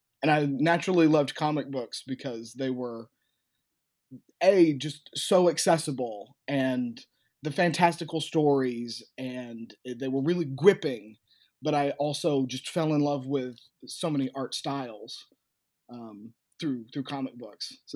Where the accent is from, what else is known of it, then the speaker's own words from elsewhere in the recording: the South, United States; And growing up in the South was a little bit of a dodgy situation sometimes